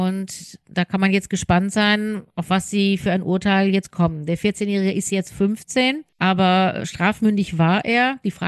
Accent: Moers, North Rhine-Westphalia, Germany; aus meiner Kindheit in Moers weiß ich, dass es da auch schon extrem Gewalttätige gegeben hat.

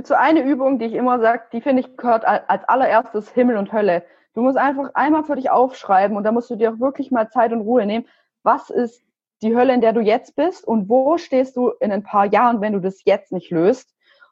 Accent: Stuttgart, Baden-Württemberg, Germany; Aus Stuttgart.

